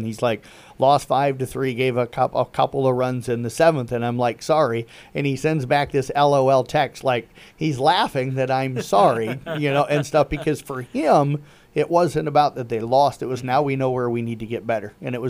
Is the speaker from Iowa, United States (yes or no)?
yes; Iowa, United States; I went to Dow City year-end, graduated before they combined, but my hometown's a part of that school district